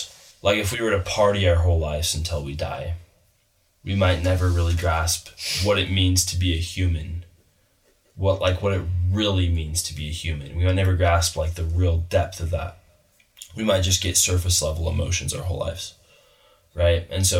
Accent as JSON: {"language": "English", "country": "United States", "tie": "born or raised there", "said": "obviously I grew up in America and I'm not super well educated on this topic"}